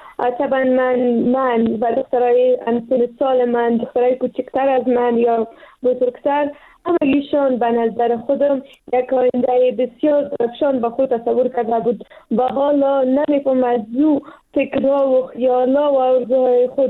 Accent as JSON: {"language": "Persian", "country": "Afghanistan", "said": "ما پشتون هستیم و یا افغان هستیم"}